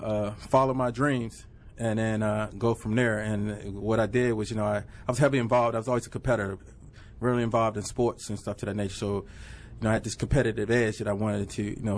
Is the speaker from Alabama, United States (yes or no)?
yes; Alabama, United States; now in Washington, United States; I'm originally from Alabama.